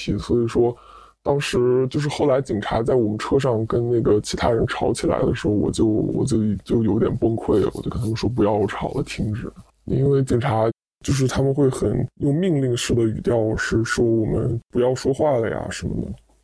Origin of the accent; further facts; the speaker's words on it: Shanghai, China; 我是来自上海的一位自由职业者